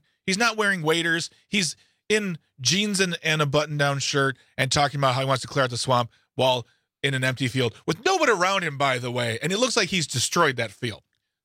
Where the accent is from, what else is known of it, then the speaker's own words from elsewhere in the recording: Wisconsin, United States; No, I'm from Wisconsin.